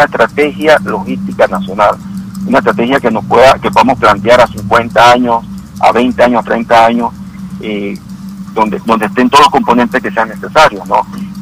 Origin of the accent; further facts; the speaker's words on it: Panama; necesitamos que como panameños definamos dónde queremos estar.